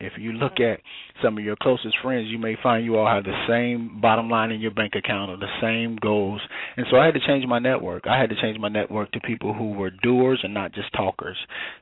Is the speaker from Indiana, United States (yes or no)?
yes; Gary, Indiana, United States; I'm originally from Gary, Indiana, and growing up at that time, it was deemed murder capital